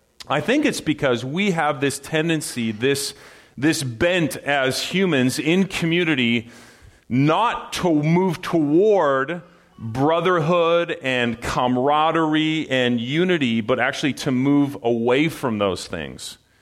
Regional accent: Pacific Northwest, United States; I'm born and bred in the Northwest, and I think that most of us Northwesterners would never survive in the Midwest

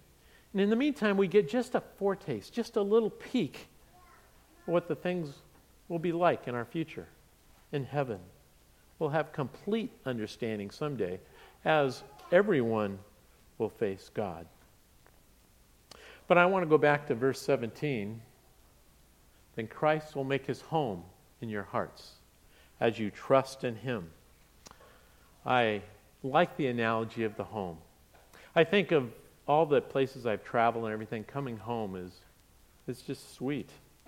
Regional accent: Pacific Northwest, United States; I'm from the Pacific Northwest, as you know, and some of those trees, like the Douglas fir or the big cedar trees, those roots go down

